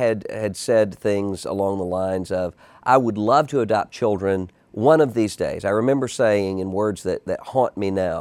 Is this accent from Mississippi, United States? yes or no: yes; Wool Market, Mississippi, United States; I am 37 years old, and I was born in Biloxi, Mississippi. Grew up there in a little small community called Wool Market.